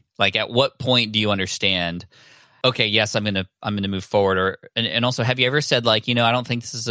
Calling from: San Diego, California, United States; I'm in San Diego in my home office.

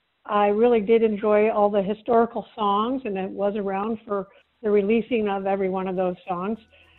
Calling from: Santa Cruz, California, United States; I'm calling from Santa Cruz.

